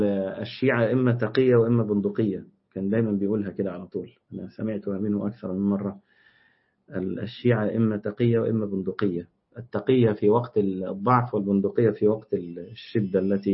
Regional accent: Egypt; على المصيبة اللي حصلت عندنا في مصر امبارح

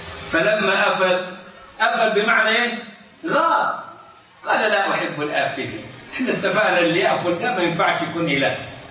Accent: Egypt; فالأمر جميل، وإحنا عندنا في مصر بنغني له.

